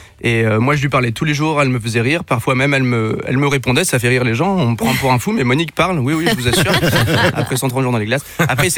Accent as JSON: {"language": "French", "region": "Brittany", "country": "France", "said": "Moi, c'était plutôt les crustacés chez moi en Bretagne."}